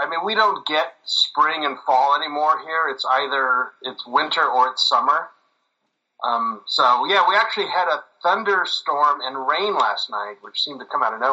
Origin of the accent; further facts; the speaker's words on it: California, United States; So I'm from California, I call the visual effects studio, go, there's ice on my windshield, what do I do?